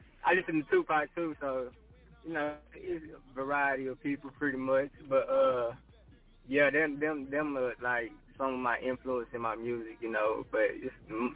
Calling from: Houston, Texas, United States; I'm calling from Houston, Texas, Southwest Side to be exact.

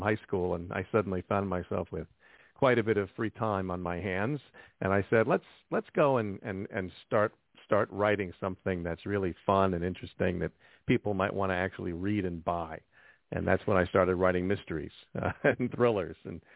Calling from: New Jersey, United States; Calling in from my home office in Central New Jersey.

